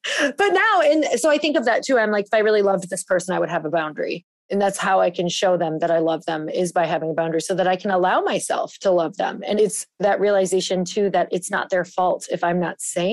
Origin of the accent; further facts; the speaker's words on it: Midwest, United States; especially I was born in the, or I was raised in the Midwest, which is just very like passive.